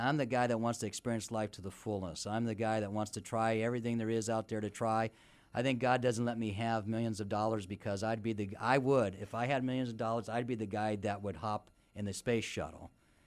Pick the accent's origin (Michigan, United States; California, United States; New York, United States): California, United States; accent: Californian; And so I just say it's from California. We don't know how to pronounce words. So that's my accent.